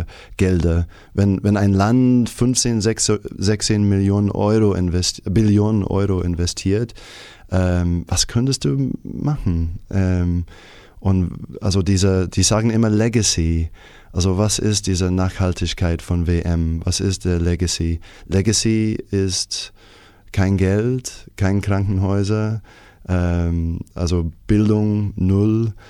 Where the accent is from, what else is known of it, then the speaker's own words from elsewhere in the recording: New Zealand; also ich komme aus Neuseeland und Neuseeland war auch ein Teil von dieser Great Britain.